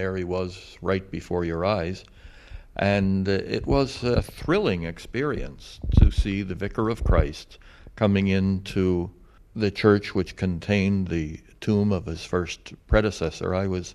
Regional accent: United States; Well, I, as an American, had not been accustomed to people clapping and cheering in church.

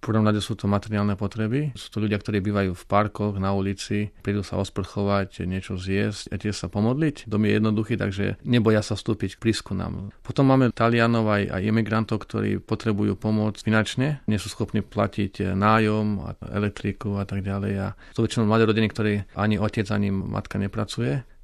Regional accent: Čadca, Žilina Region, Slovakia; pochádzam zo Slovenska, z Čadce

